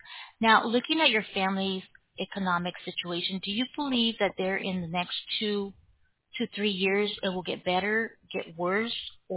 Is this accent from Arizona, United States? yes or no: yes; Phoenix, Arizona, United States; Phoenix, Arizona.